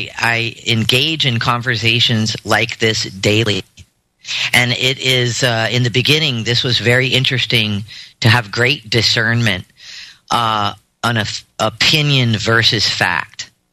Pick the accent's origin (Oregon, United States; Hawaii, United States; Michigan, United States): Hawaii, United States; My background, I was born and raised in Hawaii.